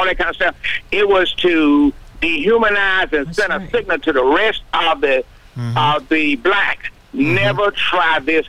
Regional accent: Dodgeville, Mississippi, United States; there's a hanging in my hometown down in Dodgeville, Mississippi, many, many years ago.

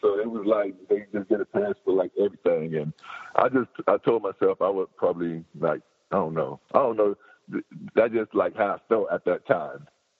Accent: Florida, United States; And, you know, I grew up in Florida.

